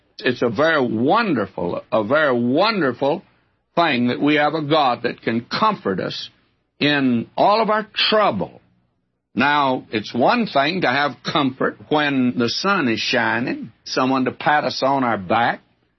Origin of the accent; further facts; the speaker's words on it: the South, United States; Well, I'm a Southerner, but I never felt that was any comfort.